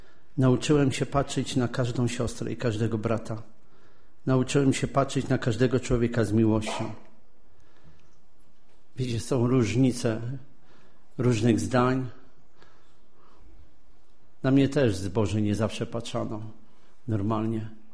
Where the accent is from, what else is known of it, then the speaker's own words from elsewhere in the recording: Lower Silesian Voivodeship, Poland; Pochodzę z Dolnego Śląska, z wielodzietnej rodziny, w której był alkohol.